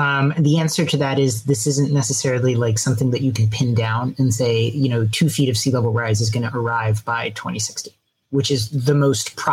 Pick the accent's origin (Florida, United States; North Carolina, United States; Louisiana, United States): Florida, United States; Miami; So I grew up in Miami, and I moved away when I was 18 thinking, all right, I'm done with this place. Never coming back. You know, goodbye, Miami. No thanks. But I moved back in 2016.